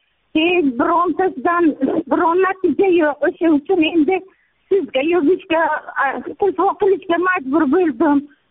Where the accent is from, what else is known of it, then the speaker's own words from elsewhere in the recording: Jondor, Bukhara Region, Uzbekistan; Men Buxorodanman. Buxoroning Jondor tumanidan varaqshoq kolxozida, varaqsho kolxozidan bo'laman.